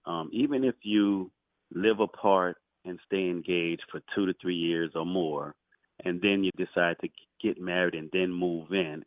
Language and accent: English; Louisiana, United States; Hi, I'm from Louisiana